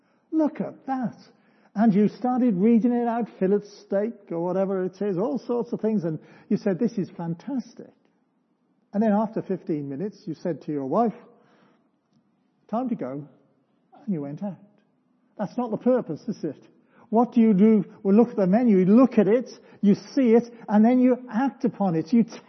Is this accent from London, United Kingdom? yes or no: no; Wales, United Kingdom; I come from Wales, and it's quite possible to go back.